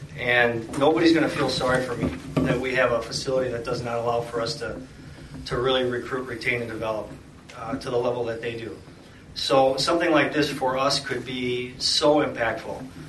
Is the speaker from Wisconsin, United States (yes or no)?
yes; Wisconsin, United States; So it used to be Northern Climates. When I grew up in Heartland, Wisconsin.